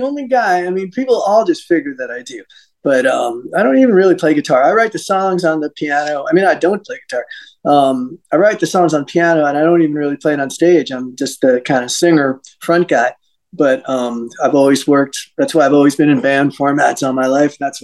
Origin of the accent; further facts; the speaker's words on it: New York, United States; Well, I grew up in Westchester County. It's right outside New York City. It touches on it.